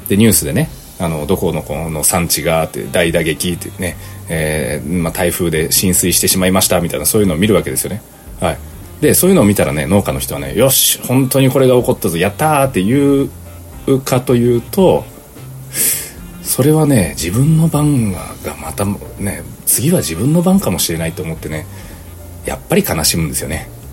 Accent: Nagasaki, Japan; 私長崎県ですけど

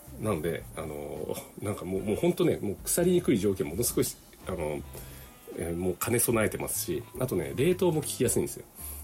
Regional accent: Kyushu, Japan; 私の田舎の方ではね、まあ、そうやっても手作りをね、よく食べてるわけなんです。で、ね、でもね、結構ね、なんでしょう、引っ越してきてね、こう九州の方に来ましたという人とかね

